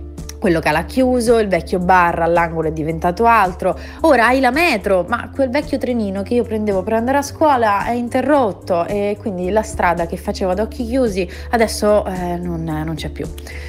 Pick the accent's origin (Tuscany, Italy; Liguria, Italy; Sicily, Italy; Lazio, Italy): Lazio, Italy; accent: Roman; giuro che il mio accento romano affetta la mia dizione